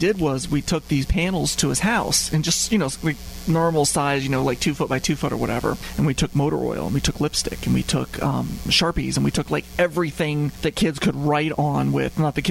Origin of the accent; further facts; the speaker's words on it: Colorado, United States; now in Bridgeville, United States; When we grew up in Colorado, there was no such thing as crawl spaces. So when we moved here on Delmarva, I mean, it was like, 1986, and we moved to Bridgeville.